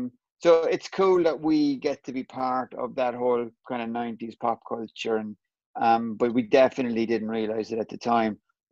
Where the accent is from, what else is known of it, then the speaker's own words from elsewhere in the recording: Ireland; Everyone thinks that because we're Irish.